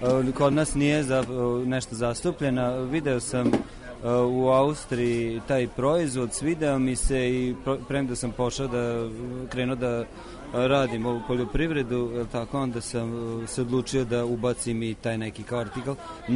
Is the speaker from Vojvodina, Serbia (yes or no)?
yes; Novi Sad, Vojvodina, Serbia; Ja sam inače Novosađan